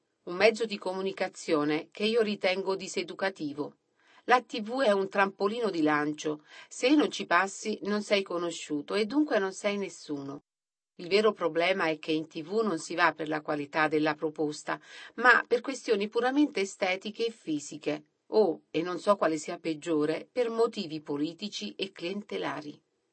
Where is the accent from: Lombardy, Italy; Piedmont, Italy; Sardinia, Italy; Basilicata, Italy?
Basilicata, Italy; Sant'Arcangelo; mi portò con sé dal mio paese d'origine, Sant'Arcangelo, ad assistere ad un concerto